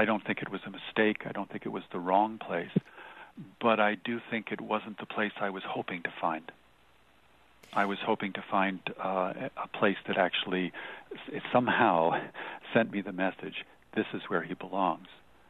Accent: Washington, District of Columbia, United States; born there; now in Connecticut, United States; So I'm from Connecticut right now. I'm from Washington, D.C., in the sense that I was born there.

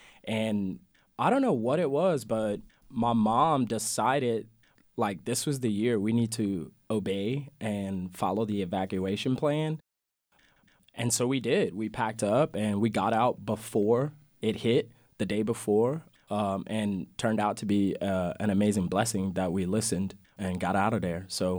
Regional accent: Louisiana, United States; So we grew up on the West Bank, so we didn't get as much flooding, but we did definitely get wind damage. The back of my mom's house blew completely off.

